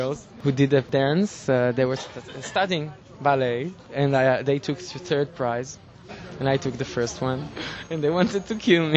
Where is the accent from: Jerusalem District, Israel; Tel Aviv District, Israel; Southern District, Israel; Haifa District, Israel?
Haifa District, Israel; Hadera; born there; English is a second language; I was born in Hadera.